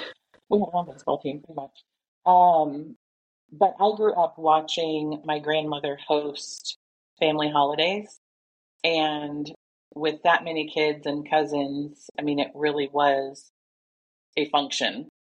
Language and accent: English; Michigan, United States; also born or lived in Texas; now in Stillwater, United States; I do live in Stillwater, Oklahoma. I've lived here for 4 years, and I'm originally from Michigan, moved to Oklahoma for a couple of years, got married, moved to Texas for 15 years, and came back to Oklahoma